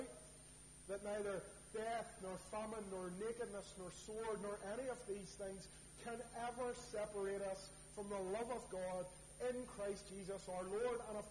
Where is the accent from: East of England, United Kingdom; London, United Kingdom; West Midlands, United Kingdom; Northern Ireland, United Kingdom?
Northern Ireland, United Kingdom; Belfast; I said, I'm from East Belfast.